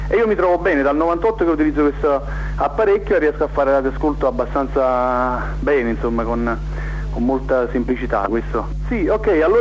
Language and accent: Italian; Naples, Campania, Italy; E io praticamente sono di Napoli, la provincia di Napoli, sto qui a Quarto, insieme ad un gruppo di amici, diciamo, della zona